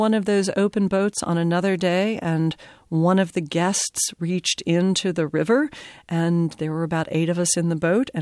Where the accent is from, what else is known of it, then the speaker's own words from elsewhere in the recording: Nashville, Tennessee, United States; Well, I'm from Nashville. I grew